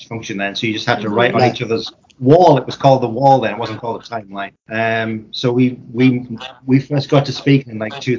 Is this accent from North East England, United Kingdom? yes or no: yes; North East England, United Kingdom; moved away as an adult; now in United States; I grew up in County Durham in the northeast of England, and I've lived here for, was it 12?